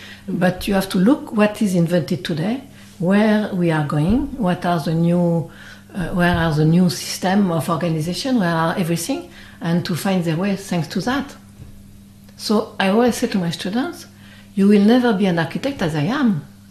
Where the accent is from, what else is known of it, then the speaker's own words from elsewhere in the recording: Brittany, France; English is a second language; I'm not British at all. I'm from Brittany, this is not the same.